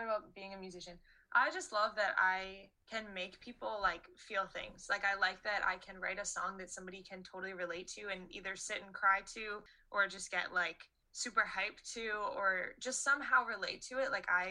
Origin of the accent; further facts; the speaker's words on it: Canada; Like, I'm a Canadian artist, maybe I can do it too.